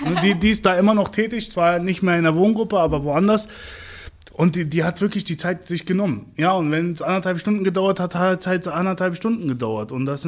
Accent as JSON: {"language": "German", "town": "Hanover", "region": "Lower Saxony", "country": "Germany", "tie": "born or raised there", "said": "ich bin ein typisches Brennpunktkind. Mhm. Ja, ich bin in Hannover-Heinholz groß geworden. Das ist der zweitärmste Stadtteil von Hannover gewesen bis vor 5 oder 6 Jahren."}